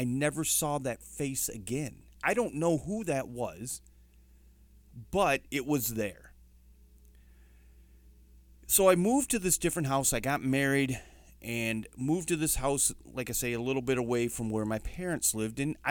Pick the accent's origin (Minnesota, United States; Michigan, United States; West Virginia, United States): Michigan, United States; Saginaw; I grew up in Saginaw, Michigan, Saginaw Township, Michigan, and we lived in a house that was not entirely old as I was growing up.